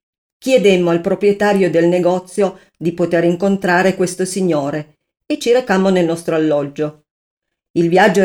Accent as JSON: {"language": "Italian", "town": "Cumiana", "region": "Piedmont", "country": "Italy", "tie": "born or raised there", "said": "«Cumiana, un paesino in provincia di Torino, in Piemonte». Mi piace sempre specificare il nome del mio paese"}